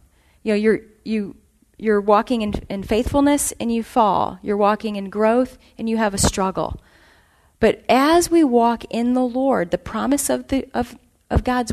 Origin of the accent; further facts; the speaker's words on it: St. Louis, Missouri, United States; Although I'm from St. Louis, and our humidity is pretty bad there, too.